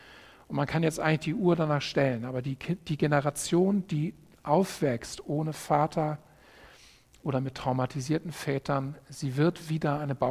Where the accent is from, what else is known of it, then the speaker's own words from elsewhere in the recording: Hamburg, Germany; ich komme aus Hamburg